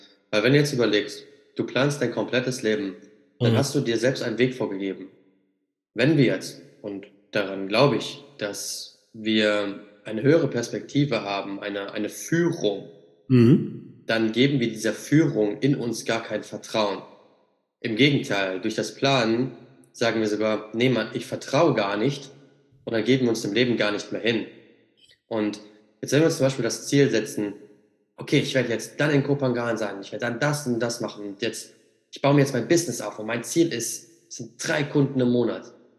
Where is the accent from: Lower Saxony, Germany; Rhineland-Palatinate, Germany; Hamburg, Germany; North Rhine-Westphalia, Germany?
North Rhine-Westphalia, Germany; Siegen; bin ich auf jeden Fall noch hier in Siegen, quasi in meiner Heimat. Ich bin sogar gerade tatsächlich in meiner meiner allerersten Wohnung, wo ich jemals gelebt habe, und auch die einzige.